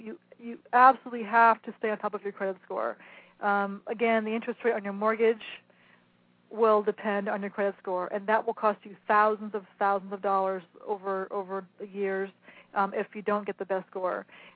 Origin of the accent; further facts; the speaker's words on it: Sherman Oaks, California, United States; I grew up in Sherman Oaks, way up in the hills here in California.